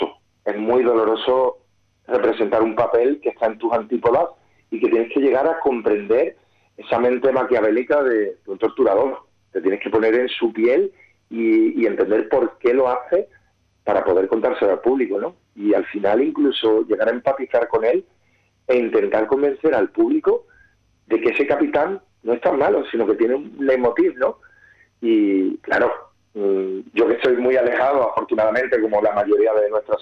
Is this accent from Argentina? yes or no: no; San Fernando, Andalusia, Spain; esté por fin en mi tierra, en San Fernando, y poder estar con mi gente